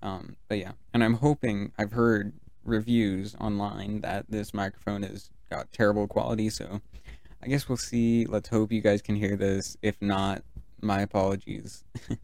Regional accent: United States; Like, I'd say what I like to, probably just because I'm American

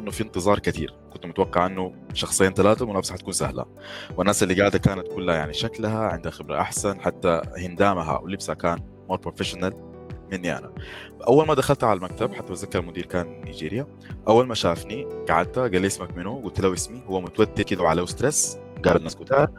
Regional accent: Khartoum, Sudan; إحنا مقيمين أو مقرنا بإسبانيا، أنا سوداني من الخرطوم.

